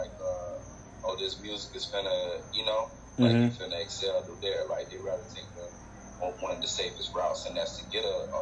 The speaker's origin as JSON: {"language": "English", "town": "West Palm Beach", "region": "Florida", "country": "United States", "lives_now": "Los Angeles, United States", "said": "I'm from West Palm Beach, Florida. That's West Palm Beach, Florida, and Riviera Beach. I was back and forth. You know what I mean? I moved to LA about 5 years ago now."}